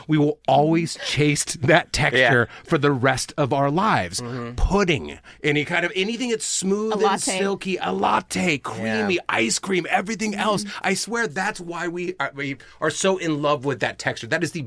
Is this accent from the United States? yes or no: no; Ireland; I mean, I'm Irish. I mean, we made a whole existence out of potatoes.